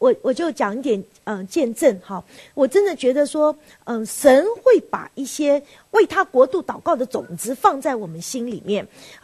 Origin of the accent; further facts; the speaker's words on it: China; 比我们中国人说讲到吃的芝麻还要小